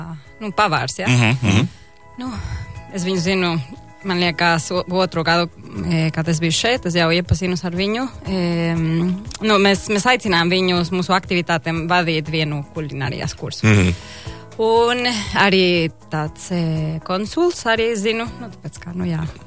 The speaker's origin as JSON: {"language": "Latvian", "town": "Guadalajara", "region": "Jalisco", "country": "Mexico", "second_language": "Latvian", "moved": "yes", "said": "mana pilsēta, es esmu no Guadalajara. Tur ir, nu, ap 7 miljoni cilvēki. Nu, tajā laikā es tur dzīvoju, nu, bija diezgan mierīgi"}